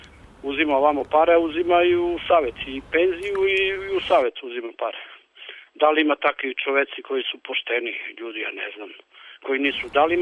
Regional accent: Vranić, Belgrade, Serbia; Ja sam iz Vranić, seljak sam, ja se sa poljoprivredu bavim.

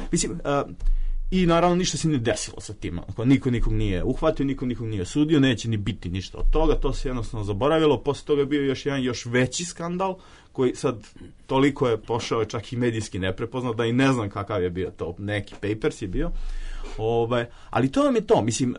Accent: Obrenovac, Belgrade, Serbia; Dakle, ako ste sa periferije, evo ja jesam, ja dolazim iz Obrenovca

